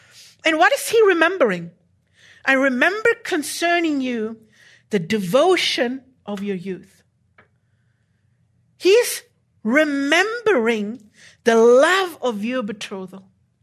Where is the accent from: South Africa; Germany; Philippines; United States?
Germany; English is a second language; I'm from Germany, okay? I don't know your proverbs very well.